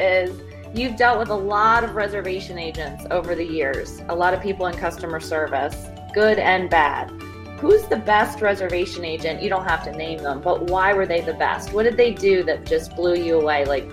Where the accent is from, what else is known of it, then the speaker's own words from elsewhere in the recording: Wilmington, North Carolina, United States; Michael Jordan lived in my hometown, Wilmington, but I was probably like in grade school when you guys were talking about it.